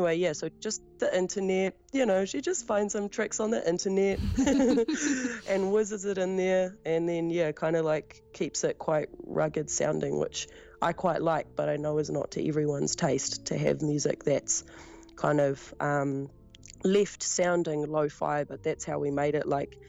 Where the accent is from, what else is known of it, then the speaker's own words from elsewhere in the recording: New Zealand; like I feel like solidly like I'm from this whenua